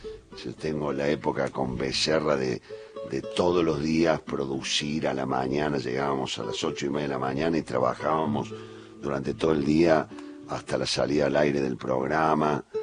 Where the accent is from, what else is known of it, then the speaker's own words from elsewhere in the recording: Córdoba, Argentina; moved away; me ayudó y me cuidó cuando llegué de Córdoba